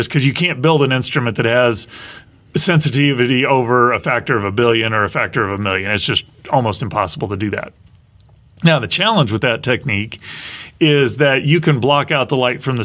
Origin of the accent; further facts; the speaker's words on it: Midwest, United States; I grew up in the Midwest, and we would go out and collect lightning bugs at night.